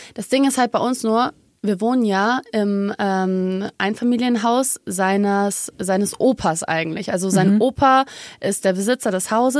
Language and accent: German; Munich, Bavaria, Germany; Ich bin auch eigentlich Münchnerin, by the way.